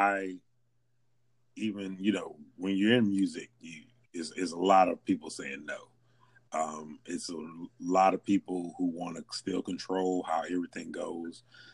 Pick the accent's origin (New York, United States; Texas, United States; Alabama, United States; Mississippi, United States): Texas, United States; Houston; So growing up in Houston, we're more fans of local artists than anybody.